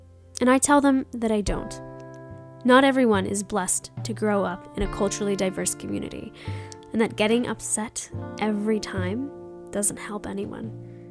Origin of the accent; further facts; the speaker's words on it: Tallahassee, Florida, United States; now in Washington, United States; I take great pride in my identity as a Filipino Southerner. I carry the South in my heart, even though I look Filipino.